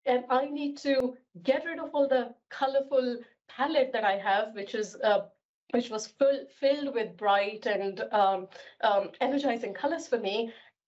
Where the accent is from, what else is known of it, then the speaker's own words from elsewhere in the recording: India; English is a second language; moved away as an adult; now in United Kingdom; So I come from India. I spent all my childhood and early part of my teens or prior to 30s in India. I moved to the UK in 2015.